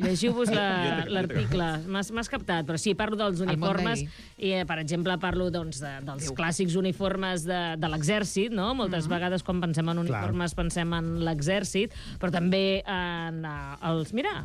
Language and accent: Catalan; Puigdelfí, Catalonia, Spain; Que també té una pedania que es diu Puigdelfí, que Puigdelfí és el meu poble.